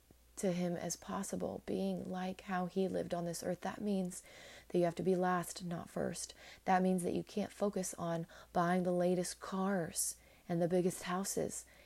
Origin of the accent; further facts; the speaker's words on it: United States; born there; I'm blessed that I was born in America.